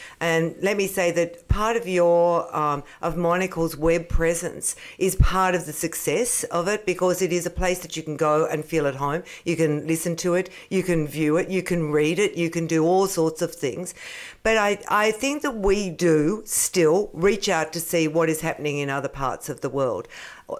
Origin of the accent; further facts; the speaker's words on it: Australia; We're no longer apologising. We're no longer saying, oh, well, we're Australian.